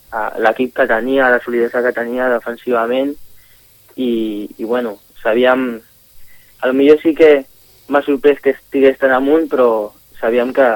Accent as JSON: {"language": "Catalan", "town": "Sitges", "region": "Catalonia", "country": "Spain", "said": "un equip d'aquí, jo que soc de Sitges, més especial"}